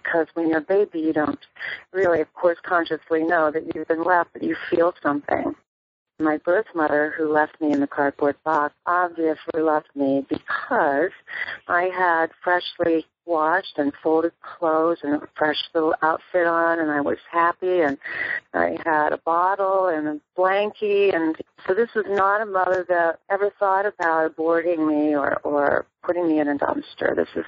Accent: Wheeling, West Virginia, United States; I knew I wanted to go to a big city because I was born and raised in Wheeling, West Virginia.

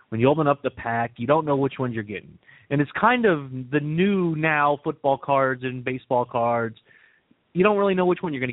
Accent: Orlando, Florida, United States; I'm a big Park Series fan because I grew up in Orlando going to the theme parks

